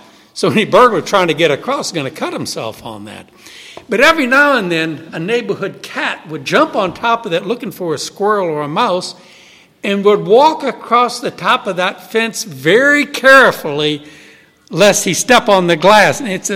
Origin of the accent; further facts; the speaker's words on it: New Orleans, Louisiana, United States; But my memory goes back to my first 20 years growing up in New Orleans.